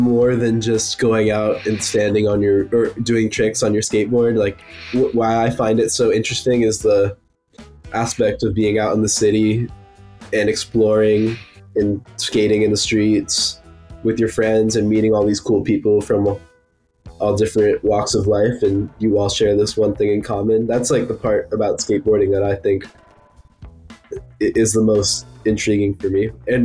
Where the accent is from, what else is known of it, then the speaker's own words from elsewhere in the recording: Brooklyn, New York, United States; I'm from Brooklyn, New York.